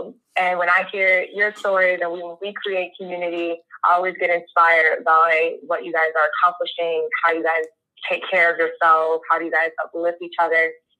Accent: Florida, United States; That's an interesting question because I grew up in Florida.

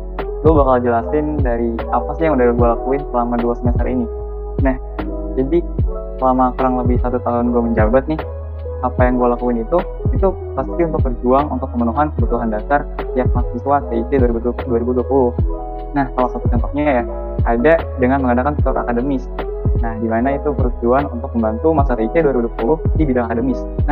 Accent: Serang, Banten, Indonesia; Nah, gue asal dari Kota Serang, Banten.

